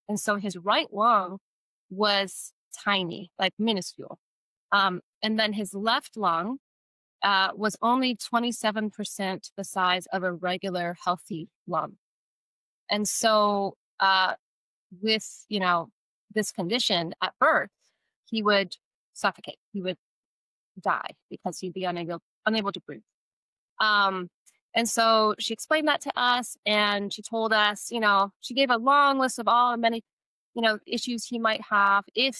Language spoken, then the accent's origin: English; Canada; Well, I live in Calgary, Alberta, Canada. So I am Canadian.